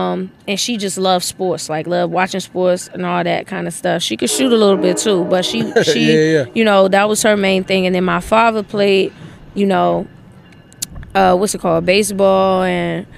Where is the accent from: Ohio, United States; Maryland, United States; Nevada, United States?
Maryland, United States; I'm from Maryland, Prince George's County, raised, born and raised.